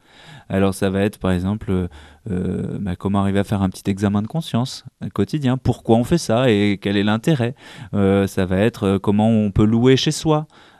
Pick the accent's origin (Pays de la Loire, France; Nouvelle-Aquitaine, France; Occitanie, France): Occitanie, France; now in Paris, France; moi, je viens de la province, hein, je viens de l'Ariège, mais maintenant que je suis à Paris